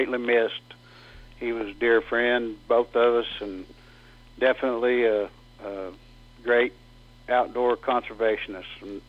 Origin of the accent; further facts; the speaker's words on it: New Mexico, United States; since I was a little young kid growing up in New Mexico